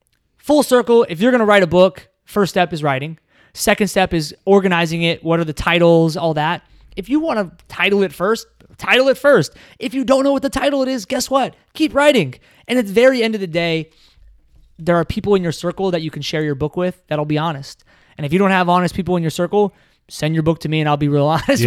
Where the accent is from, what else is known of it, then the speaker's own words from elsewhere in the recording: Phoenix, Arizona, United States; And I grew up in West Phoenix, inner city.